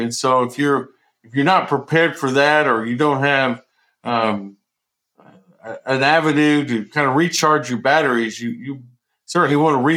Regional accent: Colorado City, Texas, United States; And then there was an elementary principal job in my hometown, Colorado City, Colorado ISD.

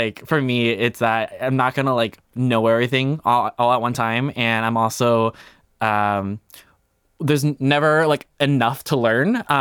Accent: Miami, Florida, United States; I grew up in South Florida, born and raised in Miami, Fort Lauderdale area.

